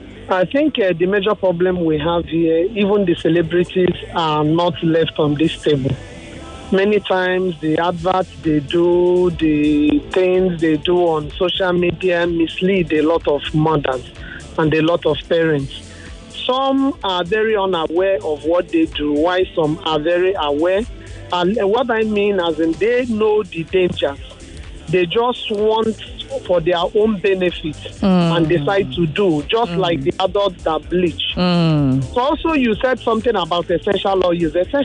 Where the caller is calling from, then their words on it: Lagos, Nigeria; I'm calling you from Lagos Island.